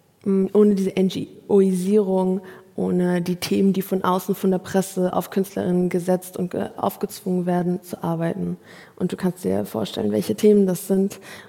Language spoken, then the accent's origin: German; Afghanistan; ich würde hingehen als Afghanin und dort mich vernetzen